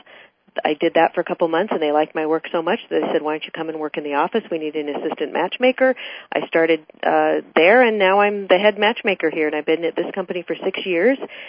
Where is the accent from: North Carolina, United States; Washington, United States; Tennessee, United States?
Washington, United States; Federal Way; moved away as an adult; I grew up in Federal Way, Washington, and when I was 18, I moved to Hollywood because I wanted to be a movie star